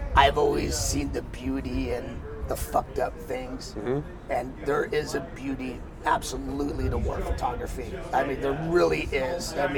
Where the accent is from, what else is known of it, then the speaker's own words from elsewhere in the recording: Venice, California, United States; like, I grew up in Venice, and the whole … connection.